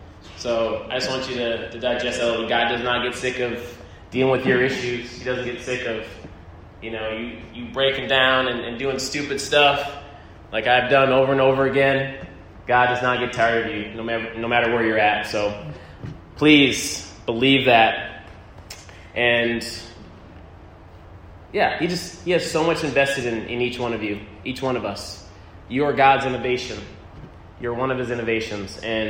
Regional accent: California, United States; born there; My brother was born in Hawaii. I was born in California.

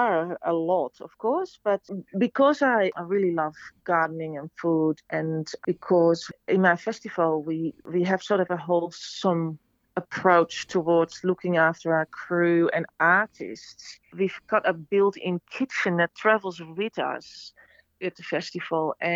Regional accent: Netherlands; English is a second language; moved away as an adult; now in Australia; And I moved to Australia 25 years ago. Obviously, I've got an accent and I'm from the Netherlands originally.

